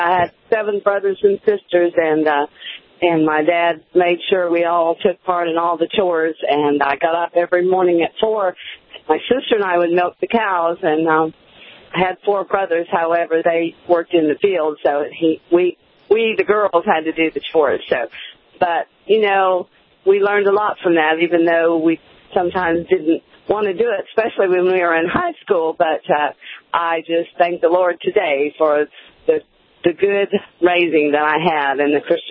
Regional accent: Missouri, United States; now in Jackson, United States; I grew up in Missouri, but we moved here with my husband's job. So I always say Missouri's my home.

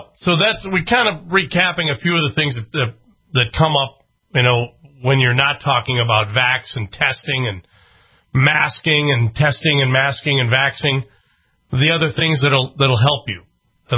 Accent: Twin Cities, Minnesota, United States; I grew up in Minnesota, grew up in the Twin Cities. We had a cabin in Brainerd.

